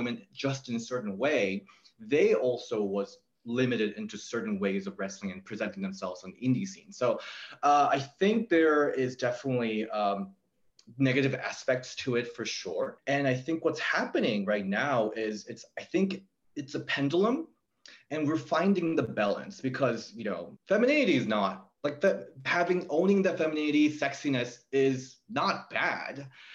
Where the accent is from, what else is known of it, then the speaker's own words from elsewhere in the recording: South Korea; So, you know, growing up in Korea, as a fan, as a gay fan watching this, I was like very hooked into it